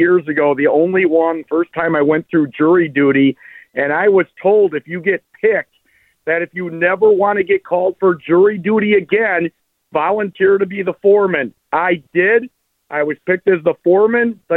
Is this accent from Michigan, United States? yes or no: no; Waunakee, Wisconsin, United States; Oh, it's not Wanakee. That's my hometown.